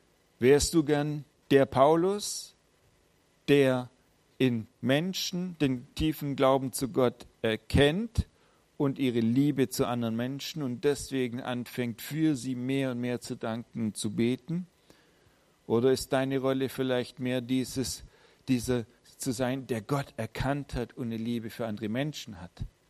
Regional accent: Baden-Württemberg, Germany; obwohl ich ja als Schwabe quasi voll überhaupt nichts für Verschwendung halte

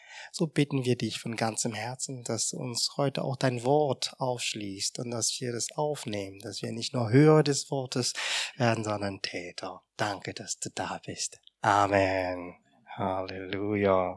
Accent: Cameroon; moved away as an adult; now in Germany; Also ich komme aus Kamerun ursprünglich und ich bin nach meinem Abitur nach Deutschland gekommen und habe in Norddeutschland Wirtschaftsinformatik studiert

